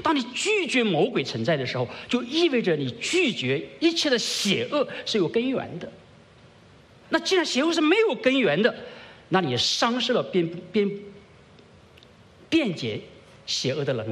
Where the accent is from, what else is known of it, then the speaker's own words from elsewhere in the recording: China; 我们认为人死了就变成鬼，这是我们中国人想法